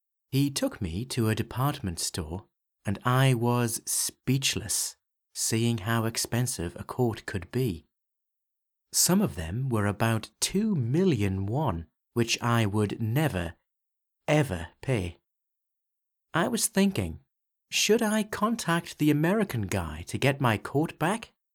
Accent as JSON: {"language": "English", "region": "England", "country": "United Kingdom", "said": "but I am British, and Brits don't complain about things"}